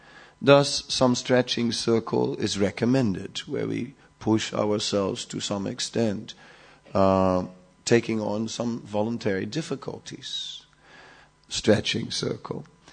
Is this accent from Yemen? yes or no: no; Netherlands; I'm from Holland. We know all about bicycles.